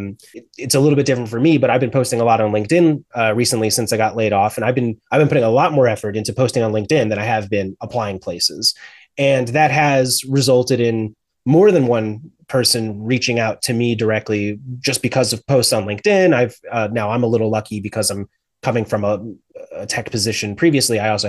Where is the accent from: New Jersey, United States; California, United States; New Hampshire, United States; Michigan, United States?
New Jersey, United States; I was from Southern New Jersey originally. There's no tech work there.